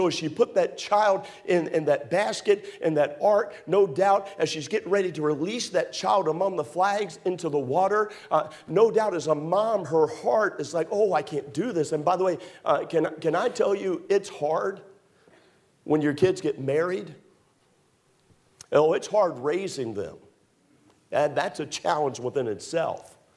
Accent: Maryland, United States; I was raised in Maryland. She was raised in Florida. That's about a 26-hour drive or so.

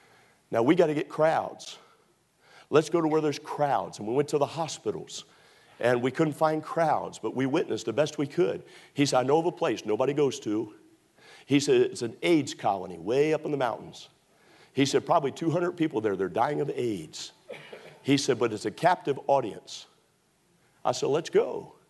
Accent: Texas, United States; after all, we're from Texas.

